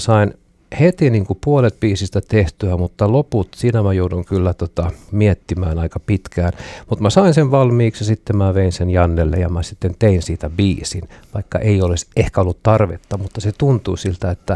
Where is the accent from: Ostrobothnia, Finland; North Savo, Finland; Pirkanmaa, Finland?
Ostrobothnia, Finland; Alaveteli; born there; kun mä synnyin Alavetelissä